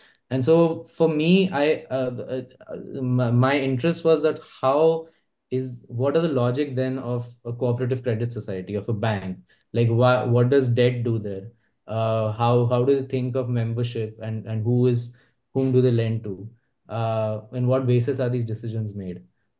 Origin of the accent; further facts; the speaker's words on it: Pune, Maharashtra, India; I would say I'm from Pune. And Pune being an extremely Brahmin-dominated city, their immediate and my surname is an upper caste surname